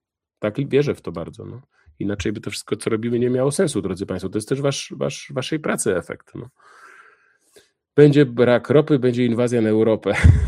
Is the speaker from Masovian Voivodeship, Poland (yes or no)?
yes; Warsaw, Masovian Voivodeship, Poland; Ja się urodziłem w roku 80, pamiętam polskie drogi lat 80 i 90, pamiętam polskie stacje benzynowe, infrastrukturę, sklepy, ludzi, miasto, jak Warszawa, moje miasto rodzinne wyglądała w tamtych czasach